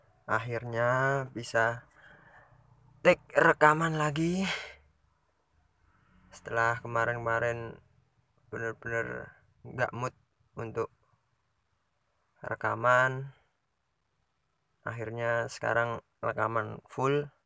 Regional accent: Mbrosot, Special Region of Yogyakarta, Indonesia; Selama ini kan aku aslinya Mbrosot

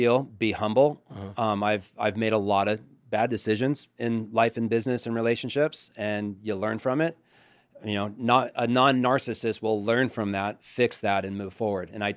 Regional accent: Las Vegas, Nevada, United States; We're from Vegas, you know, and that's really what kind of sparked our friendship. And me and him kind of grew up and, you know, off together.

